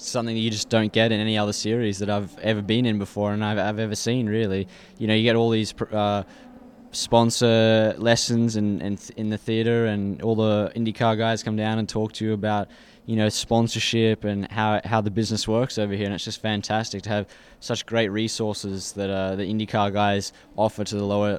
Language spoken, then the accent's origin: English; Boca Raton, Florida, United States; born there; now in West Palm Beach, United States; I'm living with a friend in West Palm Beach at the moment. So I was born in Boca Raton, Florida. So I'm kind of come back home